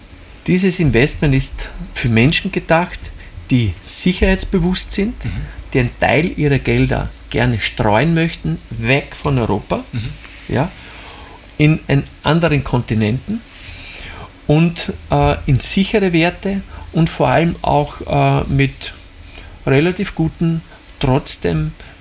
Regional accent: Austria; als Österreicher

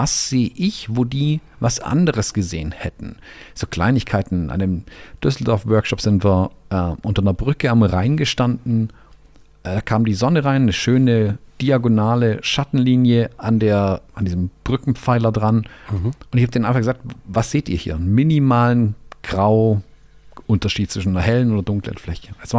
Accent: United States; das sage ich jetzt als Amerikaner

